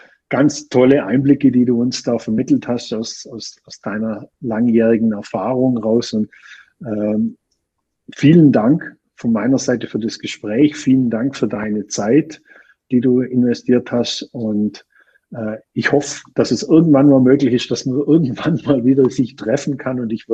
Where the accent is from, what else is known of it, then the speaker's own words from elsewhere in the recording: Austria; bei uns in Österreich ist es ja nochmal ein bisschen anders wie in Deutschland.